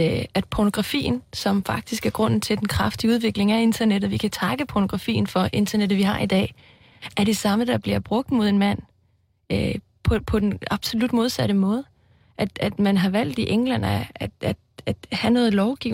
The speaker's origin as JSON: {"language": "Danish", "country": "Iceland", "second_language": "Danish", "said": "Nu er jeg jo islænding, så jeg ved ikke rigtig, om jeg bruger det korrekt"}